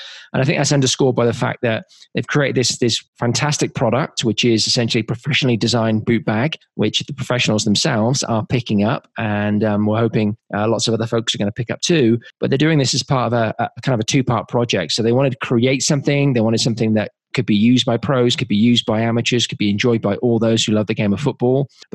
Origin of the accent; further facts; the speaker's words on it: Colorado Springs, Colorado, United States; play for the Colorado Springs Switchbacks, who folks listening to our first show might remember that is my hometown team here.